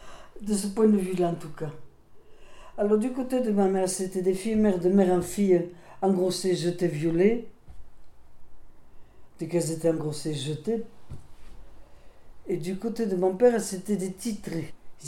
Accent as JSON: {"language": "French", "town": "Melun", "region": "Île-de-France", "country": "France", "tie": "born there", "said": "Je suis née à Melun, ici à côté là, en 49. Mon père était prof, il avait été nommé là. Après-guerre, je suis née dans une salle de classe où ils avaient été réfugiés après-guerre, il n'y avait pas de logement."}